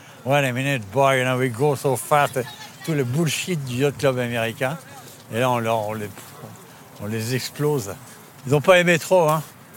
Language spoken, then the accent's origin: French; Brittany, France; Ouais, je crois être anglo-saxon, je suis breton.